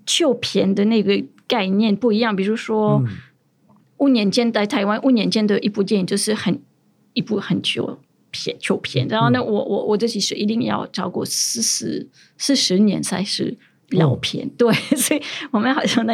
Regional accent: France; Chinese is a second language; 对，所以那时间就是到现在我们法国人都记住

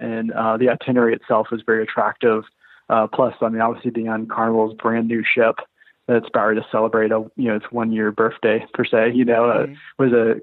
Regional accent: Texas, United States; I'm originally from Texas and, you know, no barbecue pretty well.

